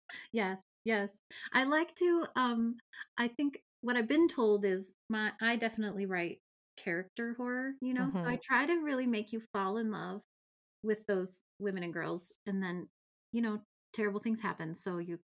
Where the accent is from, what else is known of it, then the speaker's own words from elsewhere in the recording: North Dakota, United States; I'm very much I'm from North Dakota. And so I'm very Midwestern nice